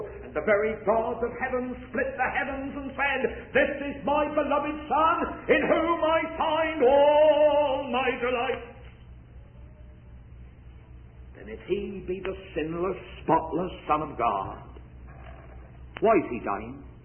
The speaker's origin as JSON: {"language": "English", "region": "England", "country": "United Kingdom", "said": "But I'm not a Jew. But because I'm an Englishman, I would not say Christ and I would not say Messiah."}